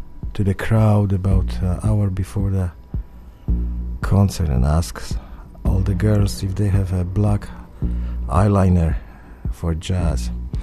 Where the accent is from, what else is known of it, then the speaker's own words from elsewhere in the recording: Poland; English is a second language; I'm very picky, and I'm from Poland.